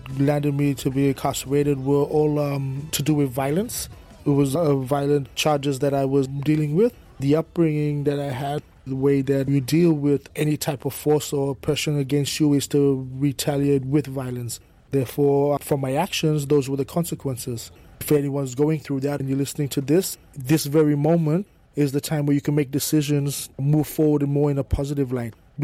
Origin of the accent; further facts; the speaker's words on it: Queensland, Australia; as a Australian hip-hop artist. I come from Zenith Kes, the Torres Strait Island region.